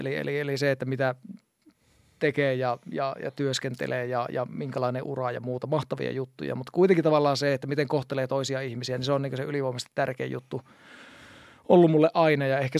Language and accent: Finnish; Raahe, North Ostrobothnia, Finland; now in Helsinki, Finland; mä oon siis lähtöisin Raahesta ja asutaan tätä nykyään vaimokas tuossa Viikinmäessä ja 3 lasta